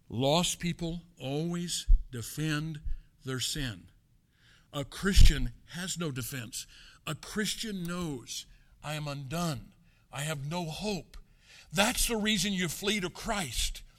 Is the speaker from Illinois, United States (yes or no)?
yes; Chicago, Illinois, United States; I'm a guy from Chicago, Illinois.